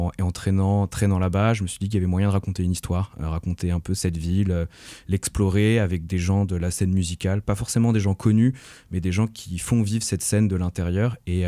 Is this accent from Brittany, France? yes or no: yes; Douarnenez, Brittany, France; j'ai grandi à Douarnenez, donc c'est pas tout à fait la même chose que Brest, mais c'est quand même deux villes portuaires et ouvrières à la base.